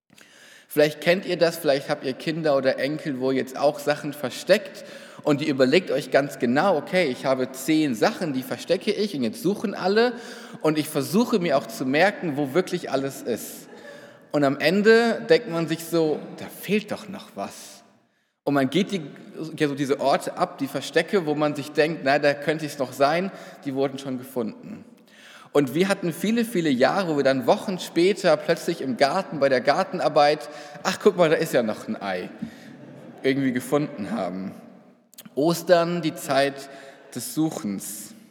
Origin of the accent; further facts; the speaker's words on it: Rhineland, Germany; Ich komme aus dem Rheinland, aus der Christusgemeinde Siegburg